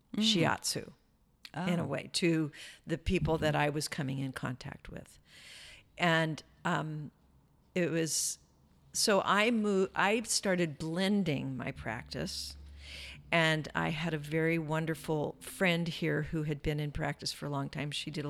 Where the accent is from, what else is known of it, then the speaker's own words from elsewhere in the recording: Oregon, United States; So I grew up in Eastern Oregon, in the mountains, in the valley, and the high desert up there.